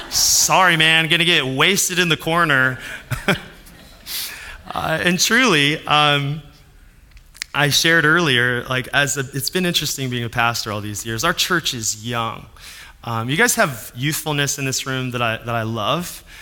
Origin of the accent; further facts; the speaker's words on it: Denver, Colorado, United States; We're from Denver.